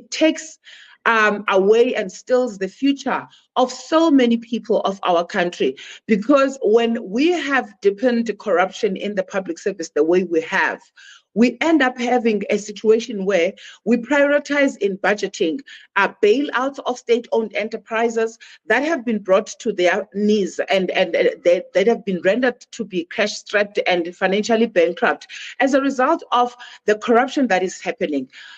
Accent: Bizana, Eastern Cape, South Africa; English is a second language; I am a South African born in a place called Bizana. It's a small town in the Eastern Cape. I grew up there, and I originally emerged from the Eastern Cape.

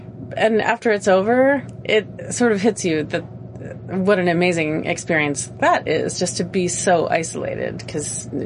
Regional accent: Seattle, Washington, United States; I come from Seattle, Washington in the U.S., and I'm a trainee on the ship.

